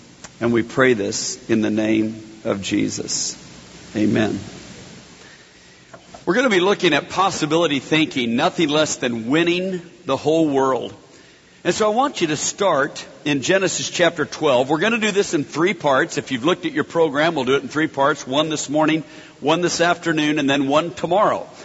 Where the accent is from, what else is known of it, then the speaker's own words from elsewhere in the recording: Atlanta, Georgia, United States; I'm from Atlanta. We do traffic pretty well, so or poorly, depending on how you think about that.